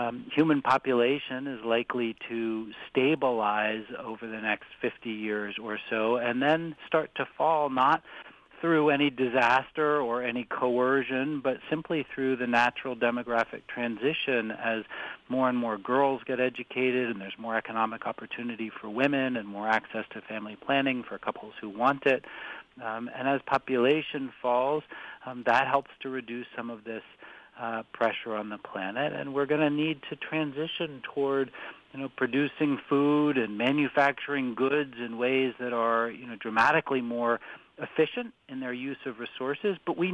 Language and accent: English; New England, United States; I mean, I grew up and live in New England